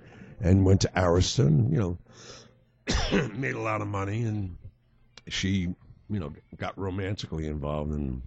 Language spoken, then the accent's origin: English; Staten Island, New York, United States; Yeah, everybody thinks I grew up in Brooklyn. I didn't, man. It was New York City and Staten Island.